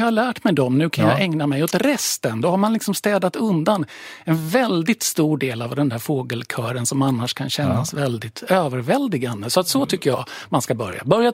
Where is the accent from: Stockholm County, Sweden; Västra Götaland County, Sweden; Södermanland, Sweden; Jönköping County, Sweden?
Jönköping County, Sweden; Jönköping; eller jag kommer från Jönköping, ja, men jag gör så gott jag kan ändå.